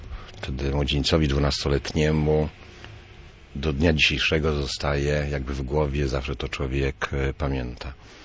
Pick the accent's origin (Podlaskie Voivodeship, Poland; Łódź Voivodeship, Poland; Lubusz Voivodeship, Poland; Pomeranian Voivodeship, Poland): Pomeranian Voivodeship, Poland; Gdańsk; Ja jestem rodowitym gdańszczaninem